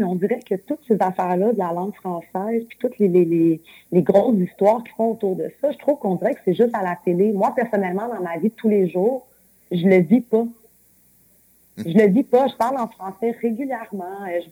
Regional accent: Quebec, Canada; on vient du Québec, c'est français. On parle français.

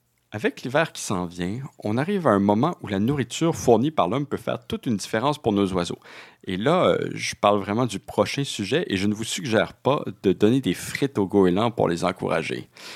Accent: Montreal, Quebec, Canada; Bon, moi, je suis Montréalais

